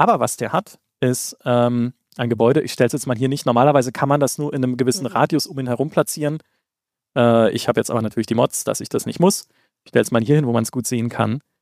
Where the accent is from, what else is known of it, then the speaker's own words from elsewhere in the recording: Karlsruhe, Baden-Württemberg, Germany; ich komme aus Karlsruhe. Karlsruhe hat eine große Raffinerie.